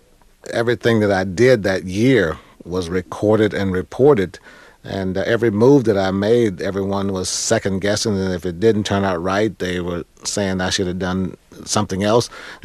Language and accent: English; Oakland, California, United States; As I was growing up in Oakland, California, I certainly knew the difference in the color of my skin